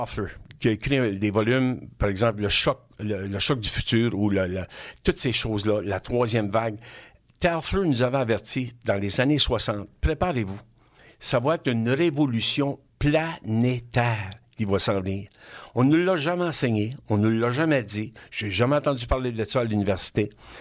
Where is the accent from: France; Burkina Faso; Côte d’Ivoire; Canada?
Canada; New Brunswick; moved away as an adult; now in Québec, Canada; J'ai travaillé 3 ans chez nous au Nouveau-Brunswick, de 1974 à 1977